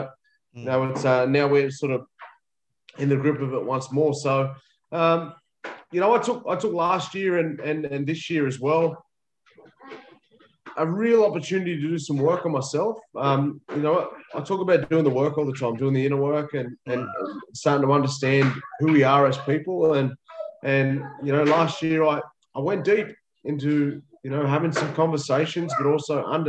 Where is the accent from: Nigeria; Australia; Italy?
Australia; Cowra, New South Wales; my mum's mob's from Orange, so we're Wiradjuri way, but we all sort of grew up. I grew up in Cowra with my sisters and brother.